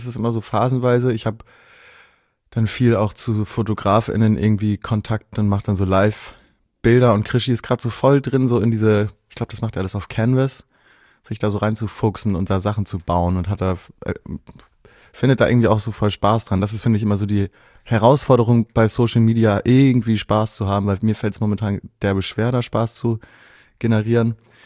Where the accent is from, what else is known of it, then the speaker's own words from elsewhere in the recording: Volksdorf, Hamburg, Germany; Also Stromzäune gab es bei uns in Volksdorf tatsächlich auch.